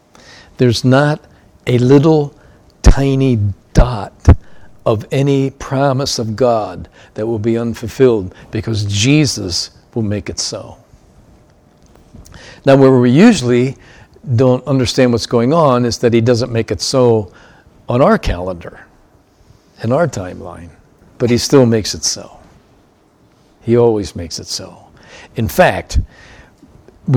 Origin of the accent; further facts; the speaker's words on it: Pennsylvania, United States; Diocese of Pennsylvania, which is where both Carol and I grew up and where we had served for a lot of years in one church there.